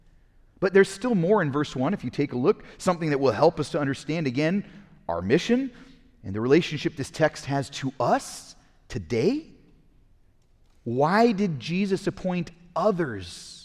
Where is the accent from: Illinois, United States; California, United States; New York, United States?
California, United States; Pasadena; I grew up in Pasadena, so we would go to the Rose Parade.